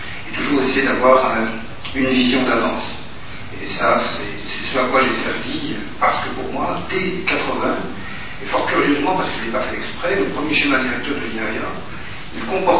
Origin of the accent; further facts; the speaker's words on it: France; Tous, et pas seulement chez nous en France, nous devons développer